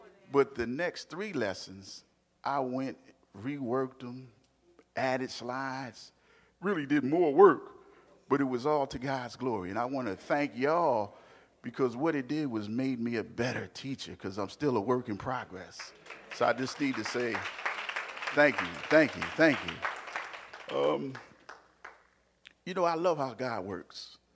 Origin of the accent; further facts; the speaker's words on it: Philadelphia, Pennsylvania, United States; But I think they forgot I was from South Philly.